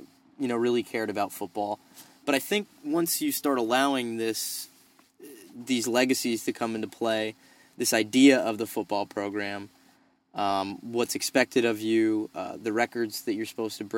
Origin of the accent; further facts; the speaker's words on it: Pennsylvania, United States; I grew up in Pennsylvania, nowhere near the Penn State football program, well, like 2.5 hours away from Penn State